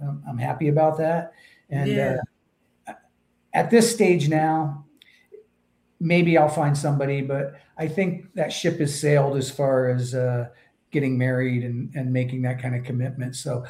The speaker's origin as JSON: {"language": "English", "region": "Florida", "country": "United States", "tie": "born or raised there", "said": "Nelson was a cousin who grew up in Pennsylvania. I grew up in Florida."}